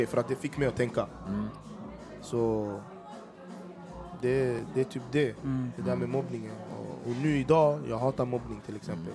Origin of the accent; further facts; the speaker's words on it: Stockholm, Stockholm County, Sweden; Jag är uppväxt i Rinkeby faktiskt.